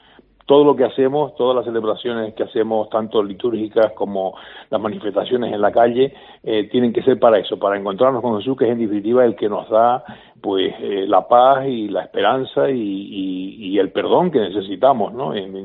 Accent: Breña Alta, Canary Islands, Spain; sobre todo las vivencias en mi pueblo en Breña Alta, en la isla de La Palma, pues siempre, pues todos los años vivíamos con la familia la Semana Santa

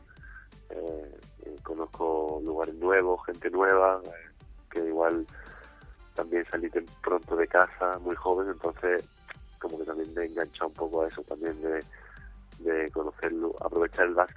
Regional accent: Málaga, Andalusia, Spain; now in Chile; Yo soy malagueño, hijo de padre español y madre chilena.

